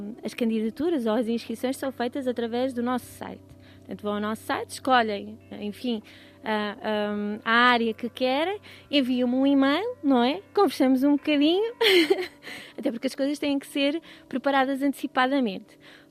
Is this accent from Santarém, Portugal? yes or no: yes; Santarém, Portugal; now in Lousã, Portugal; Neste momento vivo na Lousã. Portanto, não sou lousanense, nem sou da zona centro, sou ribatejana